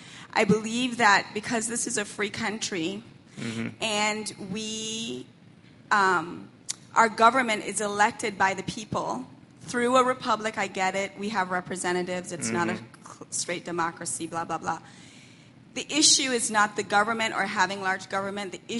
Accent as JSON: {"language": "English", "country": "Jamaica", "moved": "yes", "said": "I came to this country in 1980. I'm an immigrant from Jamaica, and I was from a predominantly white family, ran in the wealthy circle, still do when I go back there."}